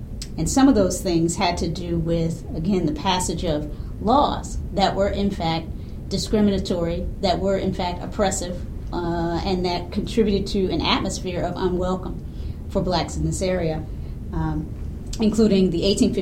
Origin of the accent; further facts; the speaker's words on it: Virginia, United States; as a person who's been living here in the Bay Area for 15 years now, I came here from Virginia.